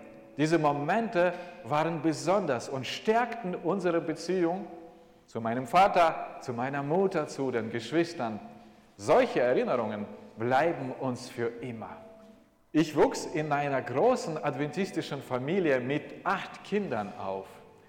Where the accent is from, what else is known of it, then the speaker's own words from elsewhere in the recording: Kazakhstan; Gerne denke ich an viele Erlebnisse aus meiner Kindheit in Kasachstan zurück, dem Land, in dem ich aufgewachsen bin.